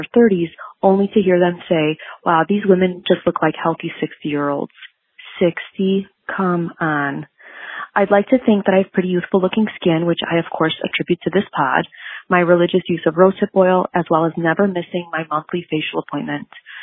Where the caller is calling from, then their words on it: Chicago, Illinois, United States; from Chicago